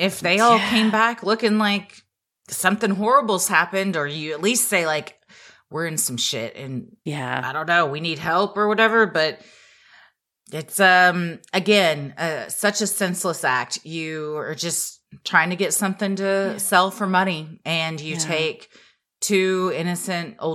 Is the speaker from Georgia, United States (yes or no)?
yes; Gainesville, Georgia, United States; I grew up in Gainesville, Georgia, and lived on Lake Lanier for most of my childhood.